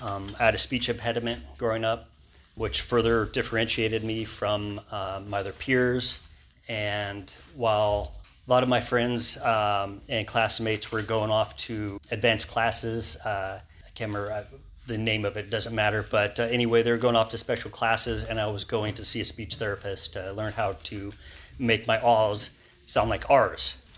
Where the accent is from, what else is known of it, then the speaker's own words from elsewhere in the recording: Alpine, California, United States; also born or lived in San Diego; Like I said, I was born in San Diego. First few years of my life lived in Mission Hills, which is towards downtown. And then by the time I was four, we moved out to Alpine, kind of rural area